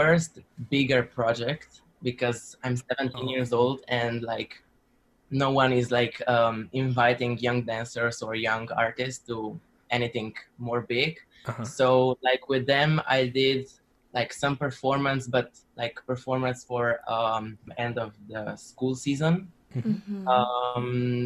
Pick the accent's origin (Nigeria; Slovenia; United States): Slovenia; I come from Slovenia. I'm a 17 years old dancer.